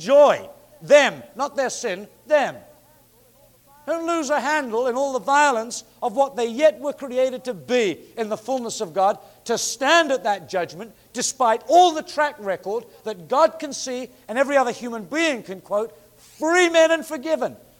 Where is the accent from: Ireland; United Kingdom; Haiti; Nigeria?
United Kingdom; England; now in United States; my first time in the States, I came as an Englishman to California.